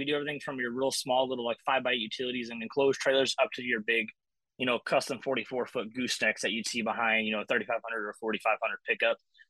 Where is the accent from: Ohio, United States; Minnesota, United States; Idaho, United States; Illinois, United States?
Idaho, United States; now in Texas; because I grew up in Idaho, so Bully Dog was our thing there that we used. So I've been good friends with them. And then I eventually moved to Texas and became a diesel mechanic.